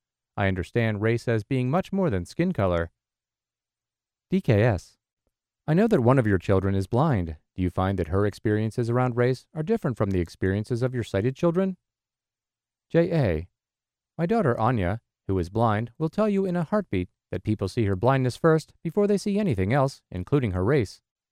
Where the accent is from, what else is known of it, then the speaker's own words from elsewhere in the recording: Jamaica; I grew up in Jamaica. Prejudice certainly exists there, but it was a black-dominated culture, and I never experienced racism while I lived there.